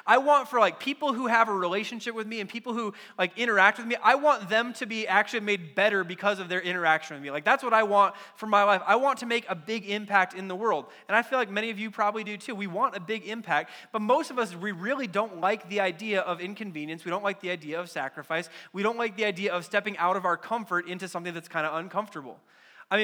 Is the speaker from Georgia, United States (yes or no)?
no; Wisconsin, United States; when I was growing up in Wisconsin, and I got, you know, cheering on the Packers, and then I got called to New Mexico